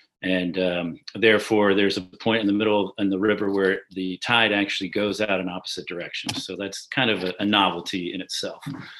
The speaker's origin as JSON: {"language": "English", "town": "Charleston", "region": "South Carolina", "country": "United States", "tie": "born or raised there", "also_born_or_lived": "Hawaii", "said": "So simply put, my dad was a Marine, so I was born in Hawaii, but he went to the Citadel. So as soon as his 4 years were over, he moved us back to Charleston. So I pretty much grew up right here in Charleston"}